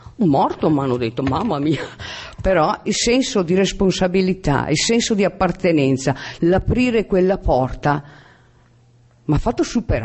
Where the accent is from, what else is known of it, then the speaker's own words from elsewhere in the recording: Veneto, Italy; appartengo al gruppo Città di Bassano in Italia, in Veneto. Non si sente neanche che sono veneta, vero? Pochino.